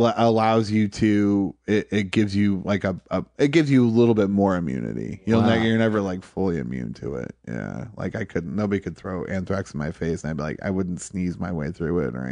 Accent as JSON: {"language": "English", "town": "Toledo", "region": "Ohio", "country": "United States", "tie": "born or raised there", "said": "I grew up in Toledo."}